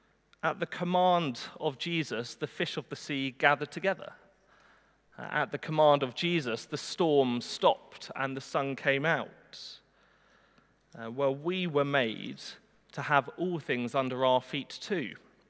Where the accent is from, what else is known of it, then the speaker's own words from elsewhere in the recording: South East England, United Kingdom; I grew up in Surrey, and so I've attended my fair share of garden parties